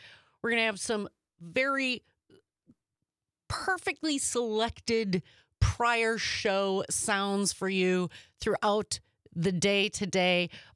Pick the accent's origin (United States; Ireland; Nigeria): United States; Midwest; it was quite a warm welcome for me as a Midwesterner